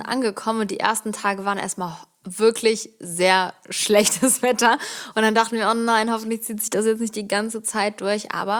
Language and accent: German; Cologne, North Rhine-Westphalia, Germany; wir kommen ja aus Köln